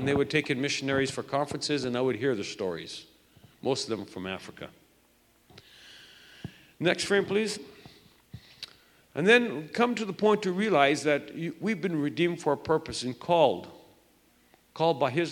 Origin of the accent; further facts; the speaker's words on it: Winnipeg, Manitoba, Canada; Well, I grew up in Winnipeg.